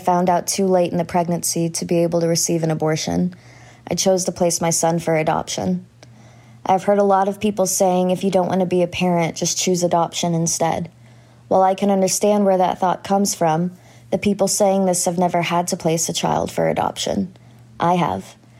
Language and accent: English; Texas, United States; I'm from Texas.